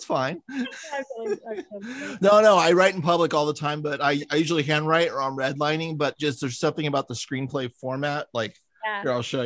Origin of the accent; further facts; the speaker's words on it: San Francisco, California, United States; I grew up in San Francisco and I didn't move here until 8 years ago.